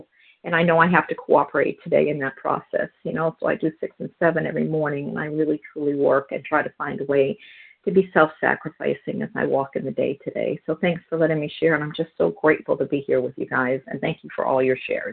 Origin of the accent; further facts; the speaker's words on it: New Hampshire, United States; I'm from New Hampshire